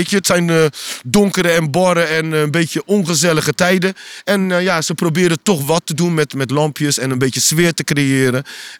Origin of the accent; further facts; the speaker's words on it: Cape Verde; En wij zijn Kaapverdianen, komen van de Groene Kaap.